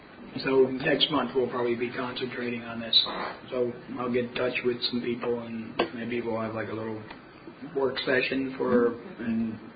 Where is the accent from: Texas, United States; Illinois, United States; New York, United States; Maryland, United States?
New York, United States; Kingston; I mean, it's fine with me because I'm from the City of Kingston